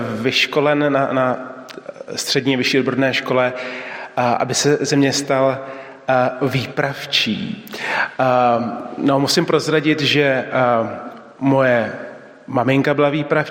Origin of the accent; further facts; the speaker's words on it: Prague, Czechia; Jsem původem z Prahy a dnes také z Prahy